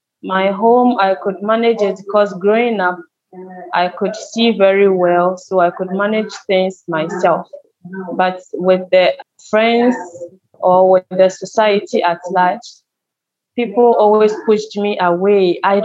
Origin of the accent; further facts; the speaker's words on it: Ghana; a visually impaired lady, 28 years. I'm from Ghana, and I am a social worker working in the Volta region, to be precise.